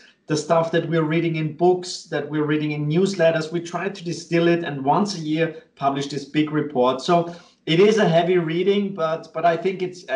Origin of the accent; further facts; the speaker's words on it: Vienna, Austria; English is a second language; based in Liechtenstein. I am, perhaps you heard my kind of weird accent, I'm originally from Austria, from Vienna.